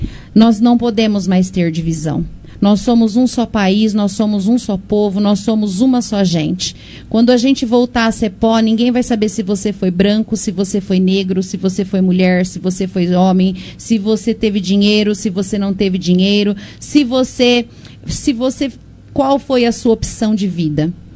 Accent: Areias, Brazil; Realmente, somos da roça, né? Ele é da Tabarana, eu sou da Areias.

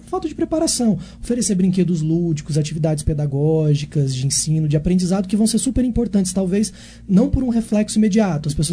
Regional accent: São José do Rio Preto, São Paulo, Brazil; Não, eu sou de São José do Rio Preto.

